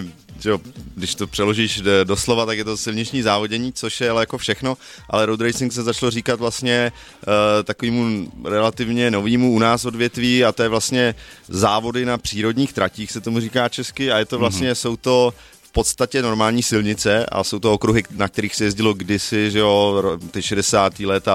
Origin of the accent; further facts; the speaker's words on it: Žďár nad Sázavou, Vysočina Region, Czechia; pocházím z Vysočiny, ze Žďáru nad Sázavou konkrétně. Je to vlastně Vysočina, je vyhlášená tím, že tam vlastně nic není, nic se tam moc nedaří.